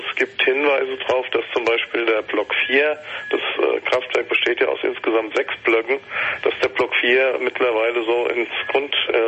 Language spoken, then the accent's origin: German; Langen, Hesse, Germany; Ich komme aus Langen selbst